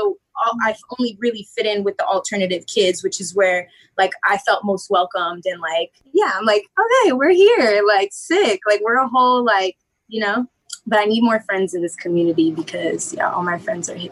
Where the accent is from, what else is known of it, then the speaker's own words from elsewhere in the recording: South Bay, California, United States; Growing up in South Bay, my dad's British Jamaican.